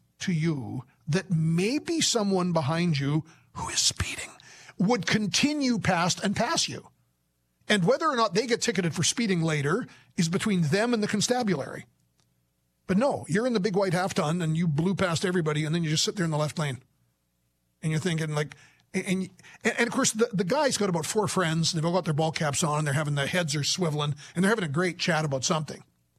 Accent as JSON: {"language": "English", "region": "Saskatchewan", "country": "Canada", "tie": "born or raised there", "said": "my hometown area, northwestern Saskatchewan, way to Jackfish Lake"}